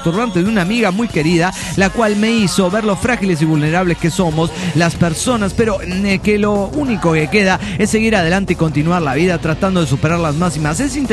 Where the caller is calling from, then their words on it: Guadalajara, Jalisco, Mexico; de Guadalajara, Jalisco, México.